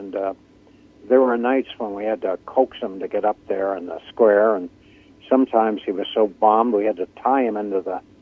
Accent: Ottawa, Ontario, Canada; he's from Ottawa, my hometown

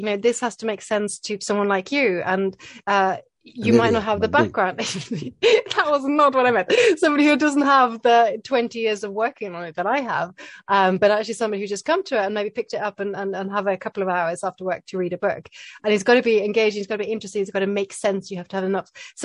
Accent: Oslo, Norway; English is a second language; So I grew up in Oslo. And we have these fantastic museums

